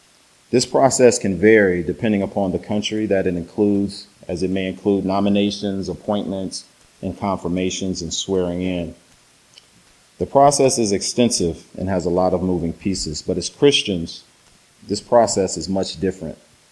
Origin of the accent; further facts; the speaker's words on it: Cleveland, Ohio, United States; From where I was raised in Cleveland, I think back to my childhood home and the peace and the security that it brought.